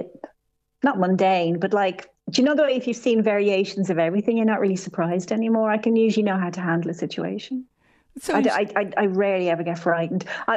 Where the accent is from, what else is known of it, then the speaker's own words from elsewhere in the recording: Dublin, Leinster, Ireland; now in London, United Kingdom; I grew up in Terenure in Dublin, yeah. And then I left, I went to the States for a bit and then I moved to London. And that's where I've been here for about maybe 20, 30 years now.